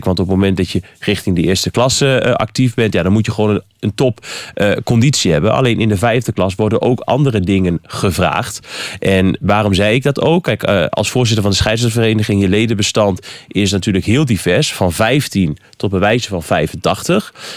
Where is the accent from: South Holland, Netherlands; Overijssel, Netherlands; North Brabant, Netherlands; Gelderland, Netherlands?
Overijssel, Netherlands; Nijverdal; Ik ben al van Nijverdal